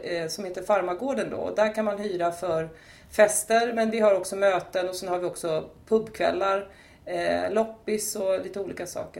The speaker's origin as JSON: {"language": "Swedish", "town": "Tyresö", "region": "Stockholm County", "country": "Sweden", "tie": "born or raised there", "said": "jag är född och uppvuxen i Tyresö. Det känns lite fånigt för att jag har bott i Tyresö hela mitt liv faktiskt."}